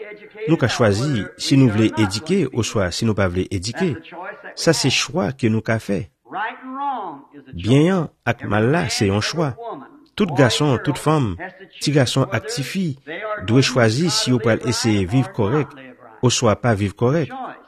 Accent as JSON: {"language": "French", "country": "United States", "said": "en tant qu'Américain, pour choisir n'importe quelle église qu'on voulait venir maintenant"}